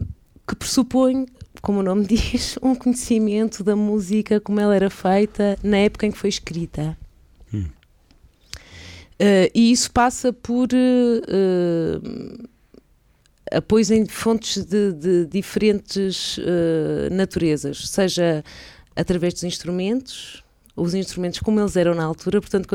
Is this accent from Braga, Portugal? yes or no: yes; Braga, Portugal; toco violoncelo, nasci em Braga e estudei aqui no Conservatório, em Braga, depois estive em Lisboa, na Academia da Orquestra Metropolitana